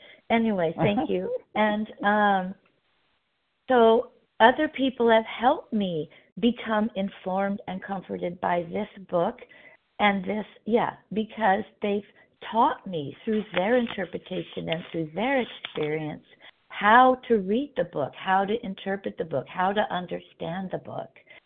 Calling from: California, United States; Oh, sorry, Southern California, Pacific

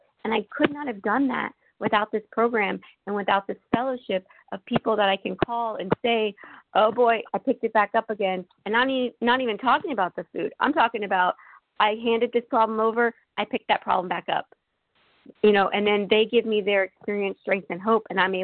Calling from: Florida, United States; I'm calling from Florida.

